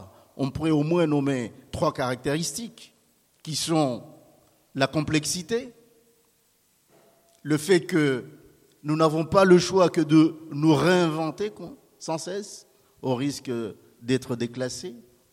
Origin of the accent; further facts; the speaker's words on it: Mitsamiouli, Grande Comore, Comoros; now in Montreuil, France; Je suis originaire de la Grande Comore, plus exactement de Mitsamioli.